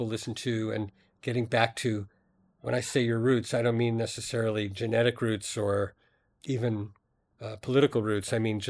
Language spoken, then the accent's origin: English; United States; even though I am an American, I didn't ever identify profoundly with American folk music